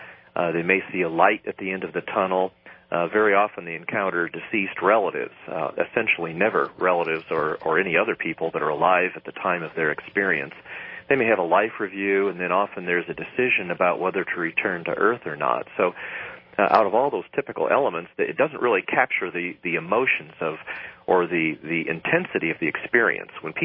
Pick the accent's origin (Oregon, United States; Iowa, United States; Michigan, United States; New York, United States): Iowa, United States; I grew up in Iowa, and I know how cold that water is in the wintertime.